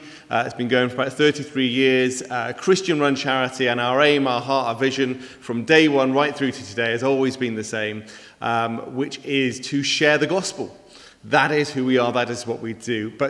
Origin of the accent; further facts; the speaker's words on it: Wales, United Kingdom; also born or lived in Manchester; now in Penarth, United Kingdom; We live over in Penarth. My wife's originally from Swansea. I'm from Mid Wales. Met in Manchester, moved back down to Wales, moved to Cardiff 6 years ago